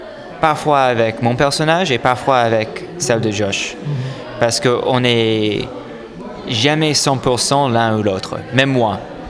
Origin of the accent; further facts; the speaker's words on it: United States; French is a second language; Par exemple, chez nous en Amérique, on a cette question de l'assurance qui n'est pas exactement la même question qu'en France.